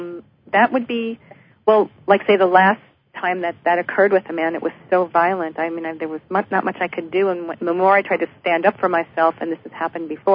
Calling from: Colorado, United States; Colorado.

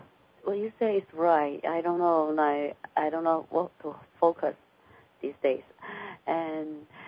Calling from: New York City, New York, United States; From New York.

